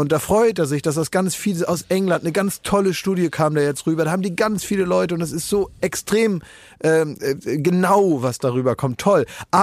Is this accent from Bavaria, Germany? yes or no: no; Berlin, Germany